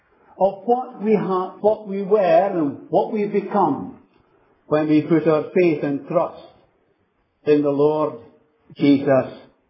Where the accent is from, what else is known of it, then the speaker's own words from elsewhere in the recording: Lochore, Scotland, United Kingdom; He's older than me, of course, but we grew up in Lochore together.